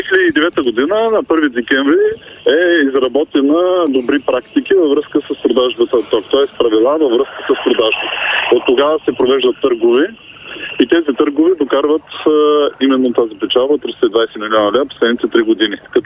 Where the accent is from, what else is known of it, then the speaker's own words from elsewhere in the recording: Gabrovo, Gabrovo Province, Bulgaria; born there; мога да ви кажа, че съм роден в Габрово